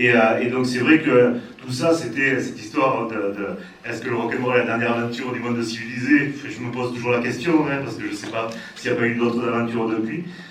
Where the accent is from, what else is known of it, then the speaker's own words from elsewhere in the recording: France; je prononce très mal, hein, si je suis français